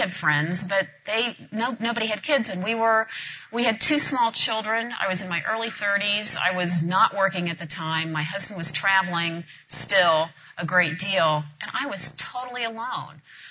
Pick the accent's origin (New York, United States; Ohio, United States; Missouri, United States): Ohio, United States; Cincinnati; Well, I grew up in Cincinnati, suburban life, oldest of four kids, overachiever